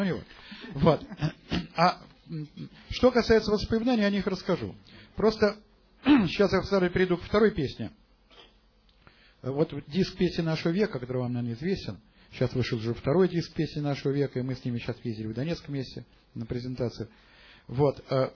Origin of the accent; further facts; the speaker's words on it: Saint Petersburg, Russia; born there; я, значит, родился в Ленинграде. Я говорю в Ленинграде, а не в Санкт-Петербурге, потому что, во-первых, это было в далеком 1933 году.